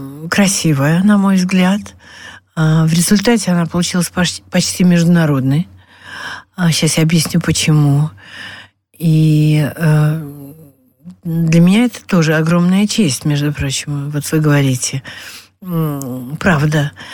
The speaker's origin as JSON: {"language": "Russian", "region": "Saint Petersburg", "country": "Russia", "tie": "born or raised there", "said": "мы выяснили, что мы обе из Петербурга родом."}